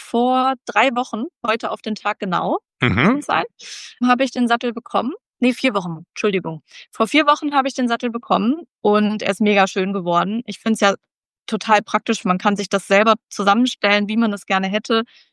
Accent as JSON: {"language": "German", "region": "Hesse", "country": "Germany", "moved": "yes", "lives_now": "Switzerland", "said": "ursprünglich komme ich aus Nordhessen, also so ungefähr 500 Kilometer."}